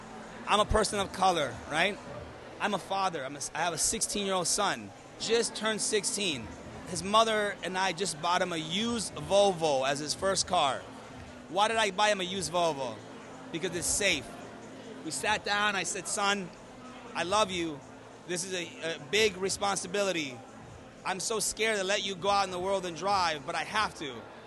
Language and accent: English; Miami, Florida, United States; now in Vermont, United States; My parents are from Cuba. I'm the first person in my family born here. I'm from Miami. I moved to Vermont.